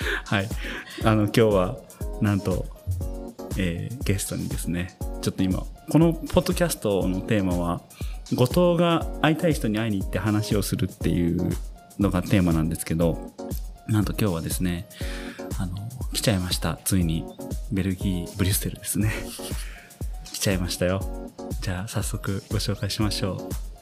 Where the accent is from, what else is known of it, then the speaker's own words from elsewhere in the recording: Kansai, Japan; 僕は生まれが関西なんですけど、関西エリアが出身なんですけど